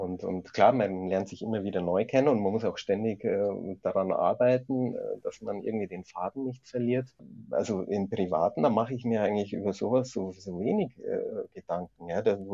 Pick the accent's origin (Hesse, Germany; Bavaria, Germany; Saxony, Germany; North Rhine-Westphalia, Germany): Bavaria, Germany; Ich bin halt doch ein Bayer, gell?